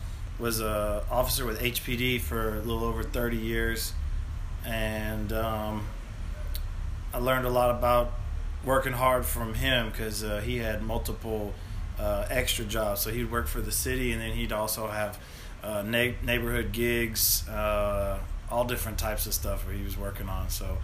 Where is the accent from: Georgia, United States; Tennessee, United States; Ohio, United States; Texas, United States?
Texas, United States; Spring; I grew up in Spring, Texas.